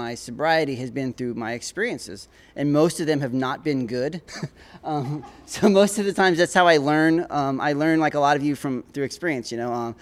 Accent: Olympia, Washington, United States; I'm from Olympia, Washington.

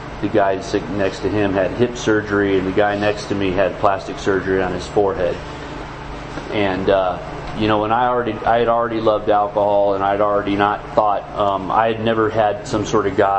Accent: Scottsdale, Arizona, United States; But I'm not from Phoenix. I was from Scottsdale, and I say South Scottsdale because it's a big difference between Arcadia High School and Coronado High School.

